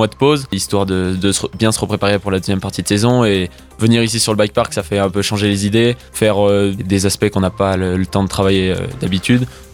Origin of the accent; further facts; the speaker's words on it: Albertville, Auvergne-Rhône-Alpes, France; je suis originaire d'Albertville, j'ai 19 ans